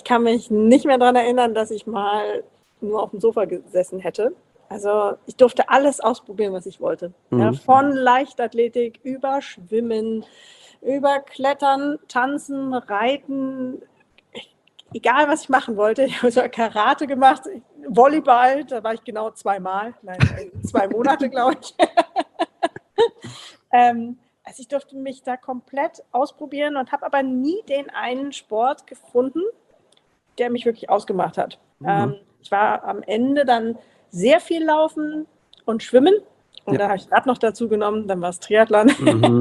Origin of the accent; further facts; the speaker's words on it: Berlin, Germany; Ich komme ursprünglich aus Berlin